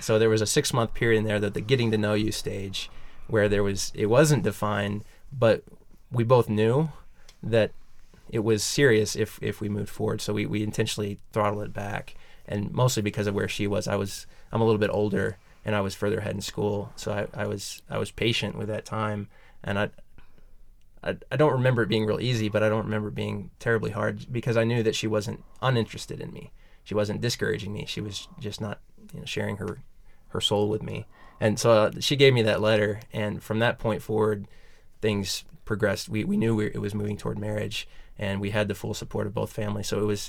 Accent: Missouri, United States; I went back to my home state of Missouri

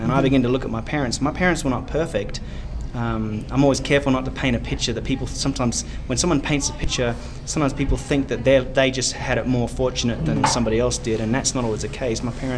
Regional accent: Australia; where I grew up in Australia, that was a very promising career.

